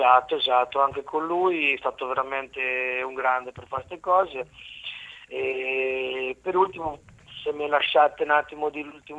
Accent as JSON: {"language": "Italian", "town": "Ancona", "region": "Marche", "country": "Italy", "said": "del cuore io sono di Colle Marino"}